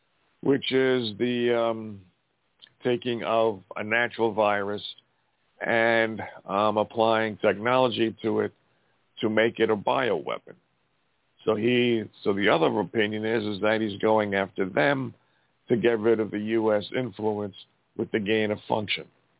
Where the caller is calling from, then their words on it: Montana, United States; from Montana.